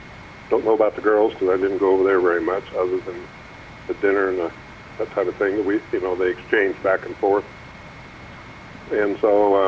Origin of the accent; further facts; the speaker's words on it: Baker City, Oregon, United States; I was raised in Baker City all my life